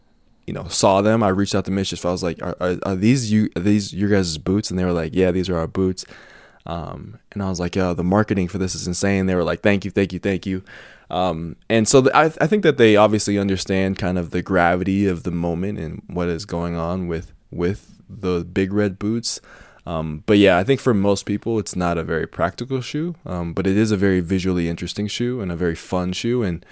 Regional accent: Denver, Colorado, United States; I grew up in Denver, Colorado.

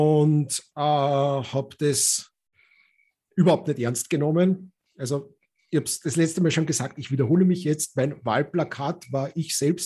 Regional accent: Austria; also born or lived in Czechoslovakia; now in Australia; ein Tschechoslowake, aber das Land gibt es ja nicht mehr. Das ist auch eine politische Anmerkung. Aufgewachsen in Österreich, lebe in Australien

